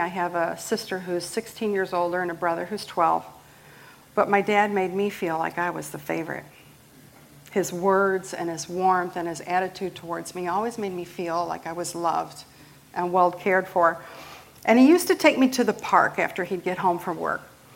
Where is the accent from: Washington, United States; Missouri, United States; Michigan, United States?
Missouri, United States; St. Louis; And we grew up in North County